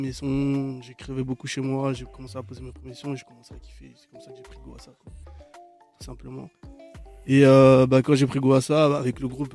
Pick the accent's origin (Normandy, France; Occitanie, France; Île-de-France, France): Île-de-France, France; Paris; Déjà je venais de Paris, déjà ils aimaient pas trop les gens qui venaient de Paris.